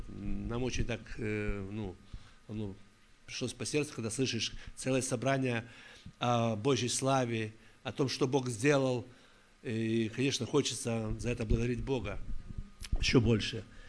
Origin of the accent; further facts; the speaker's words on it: Novovolynsk, Volyn Oblast, Ukraine; also born or lived in Karelia; я сам родом с Украины, с Волыни, город Нововолынск такой. Я долгое время был в служении в России, в Мурманской области и Карелии, немножко так.